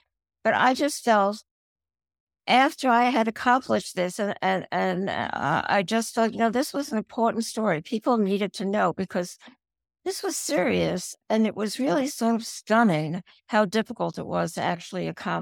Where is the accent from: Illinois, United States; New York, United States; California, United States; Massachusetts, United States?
New York, United States; Brooklyn; I'm from Brooklyn. You could probably tell that right away, right?